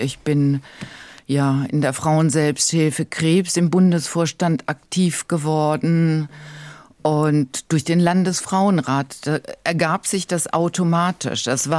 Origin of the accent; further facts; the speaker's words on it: Baden-Württemberg, Germany; Ich komme ja nun aus Baden-Württemberg.